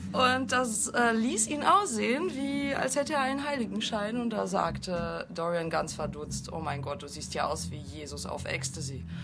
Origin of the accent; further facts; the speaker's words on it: Bochum, North Rhine-Westphalia, Germany; Ich komme aus dem Herzen von Bochum.